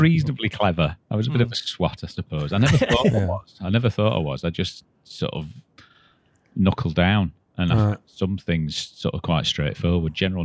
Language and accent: English; Sheffield, Yorkshire and the Humber, United Kingdom; Born and bred in Sheffield. My family had always come from sort of a working class background.